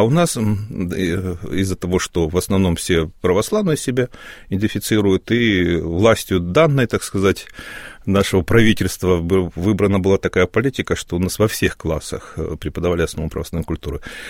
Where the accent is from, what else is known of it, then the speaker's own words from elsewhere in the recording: Luhansk, Luhansk Oblast, Ukraine; Вы знаете, я родился в Луганске, всю жизнь прожил в Луганске, никуда не выезжаю, уже четвертое гражданство получил.